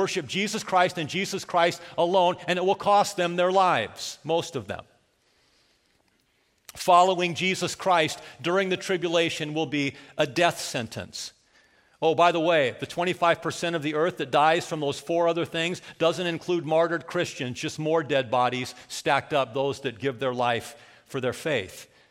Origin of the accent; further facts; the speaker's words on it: California, United States; I grew up in Southern California. Never felt one like that.